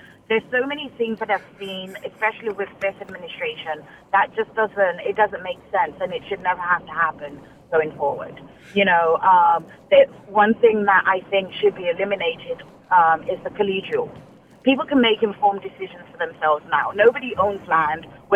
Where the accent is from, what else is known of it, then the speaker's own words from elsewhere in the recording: London, United Kingdom; now in United States; I'm from the UK. I'm from London originally.